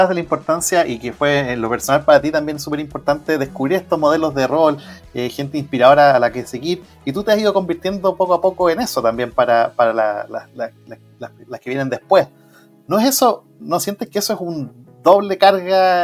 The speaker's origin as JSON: {"language": "Spanish", "country": "Chile", "said": "también el que uno tiende a pensar como chileno que todas estas cosas pasan en Estados Unidos"}